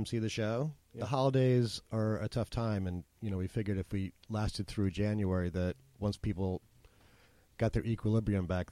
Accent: New Jersey, United States; also born or lived in Jamaica, Queens; now in Hudson, United States; I was born in Jamaica, Queens. I grew up in New Jersey, and I've been up here in Hudson for about 6.5, well, it'll be actually 7 years on Winter Walk.

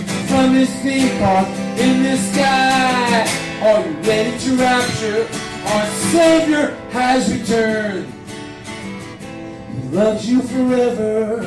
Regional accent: New York City, New York, United States; I grew up in New York City. So the idea of Jesus' return to Earth was kind of a notion that we never heard about.

